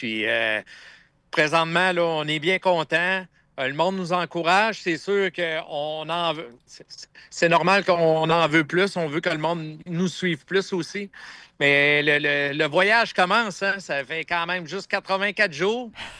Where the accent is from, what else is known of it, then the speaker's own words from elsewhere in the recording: Baie-Comeau, Quebec, Canada; J'étais originaire de Baie-Comeau